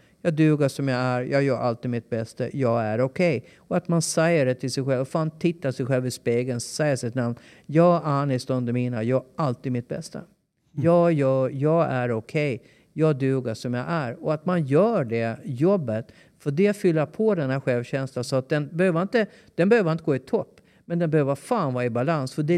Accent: Gotland, Sweden; Men det är därför jag är tvåspråkig och jag pratar mycket stockholmska privat

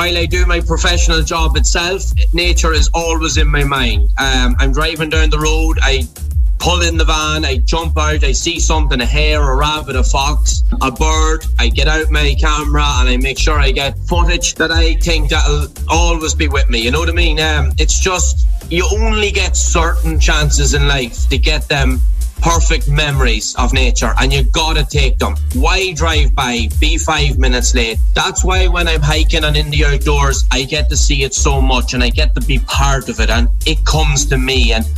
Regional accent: Kinloch, County Leitrim, Ireland; now in Galway, Ireland; I'm from Kinloch in County Leitrim, otherwise known as the Mad Mile, as people call it. A lovely little part of the country. Mountains, lakes, rivers, sea.

